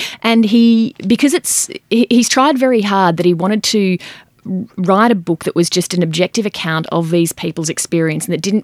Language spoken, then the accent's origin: English; Queensland, Australia; although I grew up in Queensland, so I can't really call myself a local, but I do live not far from the radio studio